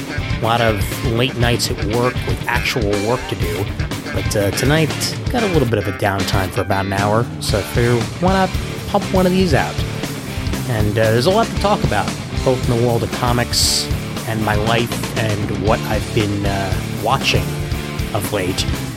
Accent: New York City, New York, United States; I don't drive. I'm from New York City.

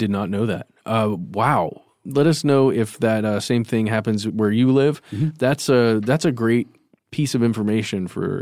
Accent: Cumming, Georgia, United States; I grew up in Cumming, as we've talked about before in the show, and there is a large Tyson processing plant there in town.

